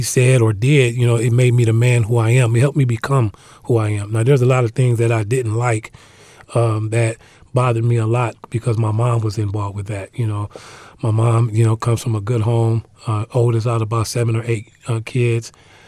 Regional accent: Waukegan, Illinois, United States; I grew up in the Illinois area, in the Wisconsin area. I grew up in Waukegan, Illinois. That is north of Chicago.

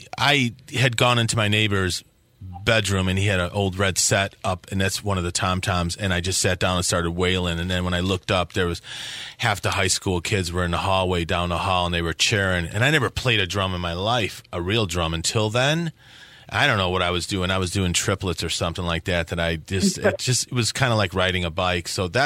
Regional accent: Chicago, Illinois, United States; You know, I grew up in Chicago. I grew up with, like, the best musicians around.

